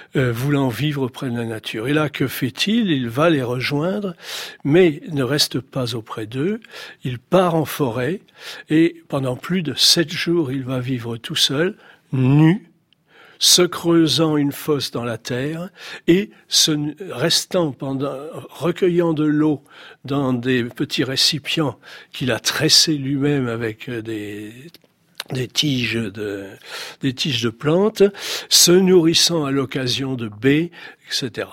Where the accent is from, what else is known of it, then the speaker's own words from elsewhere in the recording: Reims, Grand Est, France; born there; J'en parle avec certaine émotion puisque moi je suis né à Reims.